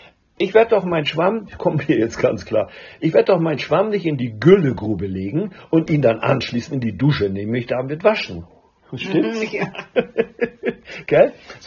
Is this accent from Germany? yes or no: yes; Hamburg, Germany; Wie war das in Norddeutschland? Ich bin aus Hamburg.